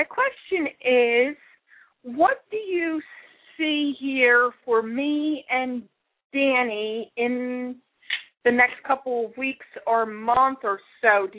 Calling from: Philadelphia, Pennsylvania, United States; Philadelphia, PA.

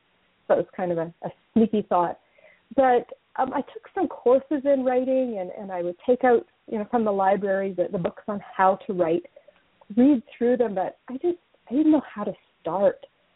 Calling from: British Columbia, Canada; I'm calling in from British Columbia, Canada. My husband and I have a small 40-acre farm in the Kootenai region, and we just love living here, and that's where I'm calling from.

